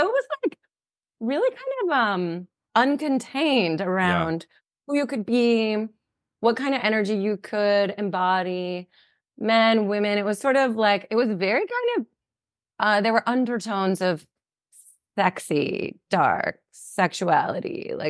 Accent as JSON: {"language": "English", "region": "the South", "country": "United States", "tie": "born or raised there", "said": "because I grew up in the South, and the paradigm in the South is the way to popularity"}